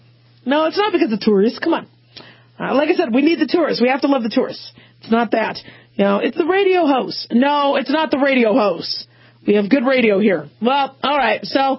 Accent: Phoenix, Arizona, United States; also born or lived in Los Angeles / Las Vegas; I was born in L.A. I grew up in Phoenix and in Las Vegas. We moved a lot. And so I went to school in both cities. And then Vegas from here on out.

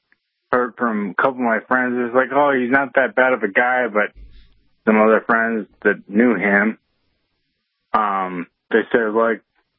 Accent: Warrenton, Missouri, United States; I'm from Warrenton, Missouri.

